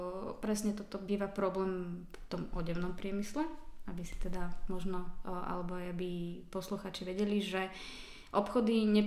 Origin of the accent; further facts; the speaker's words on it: Žilina Region, Slovakia; Ja som z Kysuc, áno. Neospravedlňujem sa. Je to pekný kraj. Sice dá sa povedať, že tvrdý.